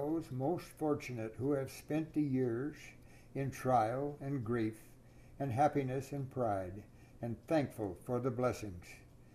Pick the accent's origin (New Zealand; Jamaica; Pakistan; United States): United States; Everett, Washington; born there; I was born in Everett. I was born out by Lake Stevens in my grandparents' farm.